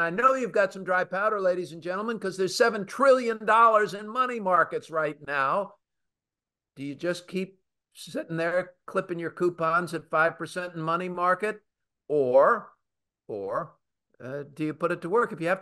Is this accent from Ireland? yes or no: yes; Ireland; I mean, I'm Irish. We can repress most anything